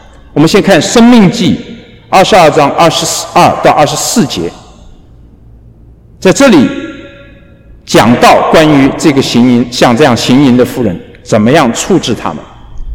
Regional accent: China; 像我就是一个来自中国大陆的中国的科学家，这是我对自己的这样的一个定义。我是谁？我是一个中国来的中国人的科学家，皮肤是黄色

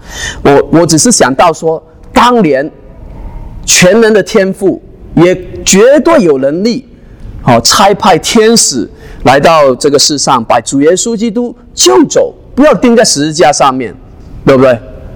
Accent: Hong Kong; 你们看到香港啊、哦，我是香港人来的，我是从香港出来的哈、哦。

